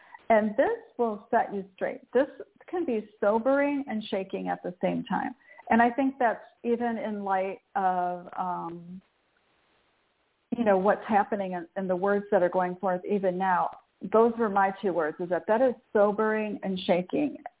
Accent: Michigan, United States; I grew up in Michigan, and it used to just snow 3 feet.

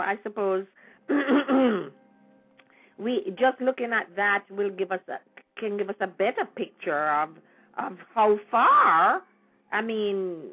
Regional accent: Jamaica; born there; I'm very proud of my roots, and I'm very glad that I was born in Jamaica.

